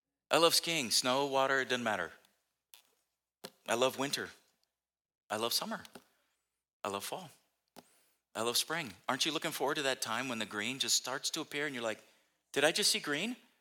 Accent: San Diego, California, United States; When I grew up in San Diego, I'd hear a lot of phrases and some of them catch my ear.

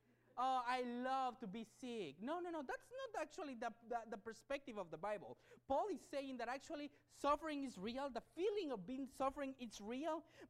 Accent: Tampico, Tamaulipas, Mexico; I born and raised in Mexico. And I born and raised in a very difficult circumstances. I grew up in a town called Tampico, in front of the Gulf of Mexico

